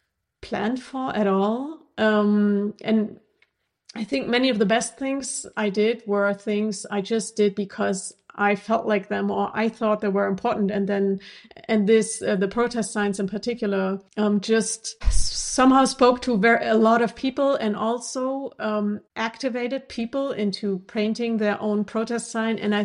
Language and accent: English; Northern Germany, Germany; going to a demonstration in my hometown, small town in northern Germany, protesting against discrimination against foreigners, as it was called then.